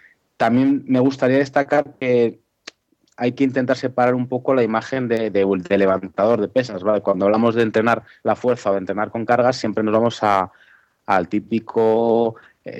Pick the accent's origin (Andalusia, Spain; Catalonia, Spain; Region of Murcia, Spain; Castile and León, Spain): Castile and León, Spain; Valladolid; soy de Valladolid.